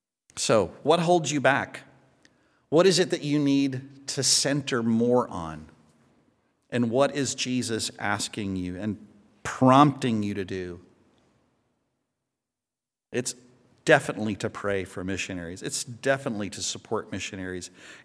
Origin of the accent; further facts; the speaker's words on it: Knoxville, Tennessee, United States; now in Atlanta, United States; Now, where I live in Atlanta, I would be the only hand. I grew up in Knoxville.